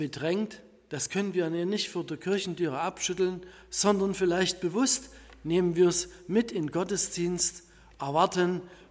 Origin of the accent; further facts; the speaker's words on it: Aue, Saxony, Germany; ich komme aus Aue.